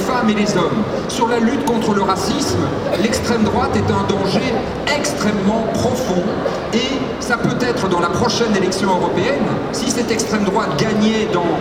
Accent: Belgium; Et même chez nous, en Belgique, en Flandre

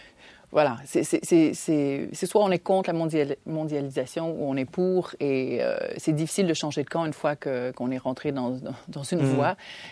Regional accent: Canada; now in Belgium; Depuis que je suis en Belgique, c'est que si on dit qu'on est Canadien, ben on pense qu'on est Américain.

